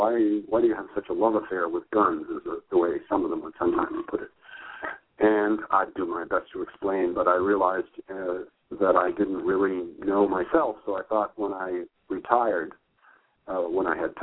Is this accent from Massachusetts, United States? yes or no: yes; Massachusetts, United States; Well, I grew up in Massachusetts in the 50s, and of course we always made a big thing of Thanksgiving and Massasoit and Squanto and so on.